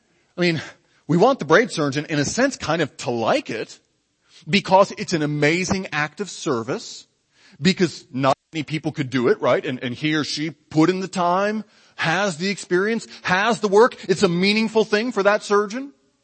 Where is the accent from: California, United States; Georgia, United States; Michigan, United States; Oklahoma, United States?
Michigan, United States; I remember I grew up in Michigan